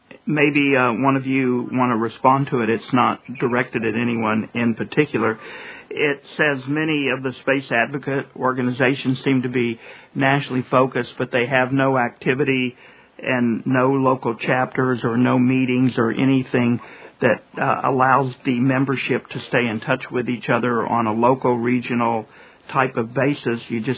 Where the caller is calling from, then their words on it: England, United Kingdom; I'm listening from England.